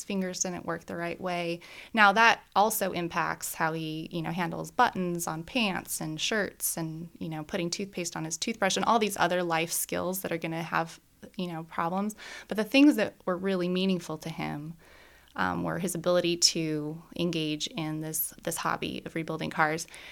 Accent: Phoenix, Arizona, United States; I was born and raised here in Phoenix, and I get to now worship in a community that's like a mile and a half from the hospital where I was born.

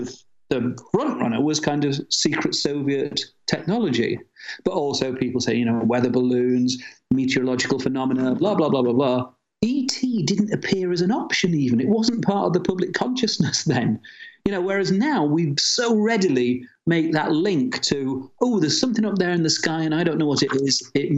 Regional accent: United Kingdom; but then again, I'm British.

